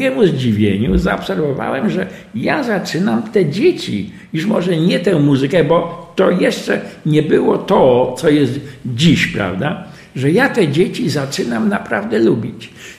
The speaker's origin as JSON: {"language": "Polish", "town": "Łódź", "region": "Łódź Voivodeship", "country": "Poland", "tie": "born there", "said": "bo ja łodzianinem jestem z urodzenia."}